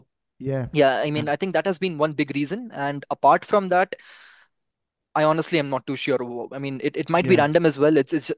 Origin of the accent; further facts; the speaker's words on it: India; as every young Indian boy aspires to play for India. I too did once.